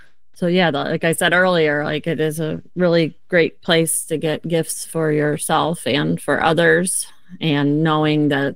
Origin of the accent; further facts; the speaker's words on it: Midwest, United States; now in Portland, United States; I'm from the Midwest, and sometimes if I go, I mean, it's getting better out there